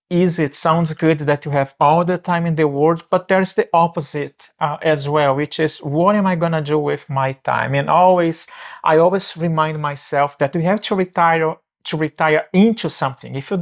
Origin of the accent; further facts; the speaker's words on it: Brazil; English is a second language; now in Canada; I immigrated from Brazil to Canada more than 20 years ago, and I lost the sight of those friends that I had built throughout all my life in Brazil.